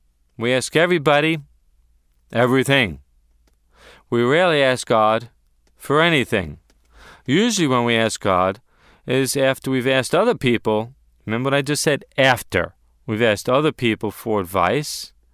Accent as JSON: {"language": "English", "country": "United States", "tie": "born or raised there", "said": "And I grew up in America."}